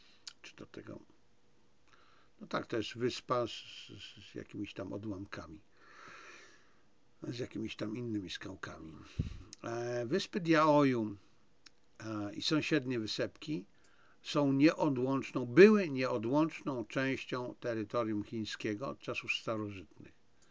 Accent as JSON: {"language": "Polish", "country": "China", "lives_now": "Poland", "said": "jestem Chińczykiem, jestem chińskim nacjonalistą, tak samo jak jestem polskim nacjonalistą"}